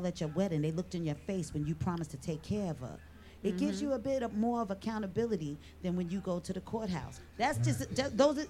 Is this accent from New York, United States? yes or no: yes; New York City, New York, United States; I was raised in New York City, but my family was down south.